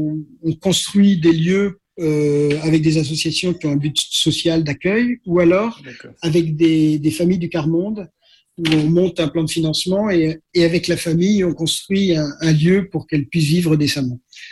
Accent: Corsica, France; Je pars chez moi en Corse vivre. Je vis 3 ans en Corse et puis dans mon village.

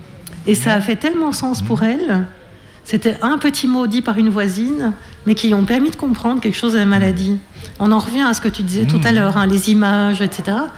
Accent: Belgium; Alors, chez nous, en Belgique.

